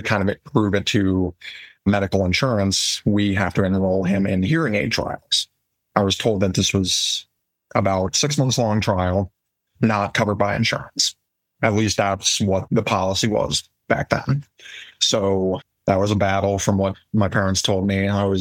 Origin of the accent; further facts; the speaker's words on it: Columbus, Ohio, United States; And for reference, I am originally from Columbus, Ohio.